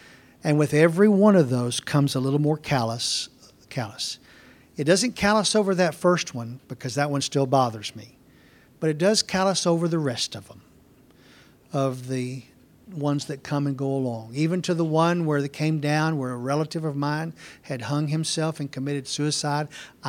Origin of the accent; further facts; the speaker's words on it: Waxahachie, Texas, United States; whenever I was a scout in my hometown, Waxahachie.